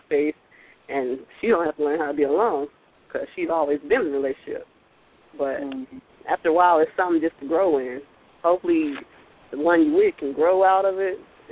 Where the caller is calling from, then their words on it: Alabama, United States; All right, man, what's up? I'm calling from Bama.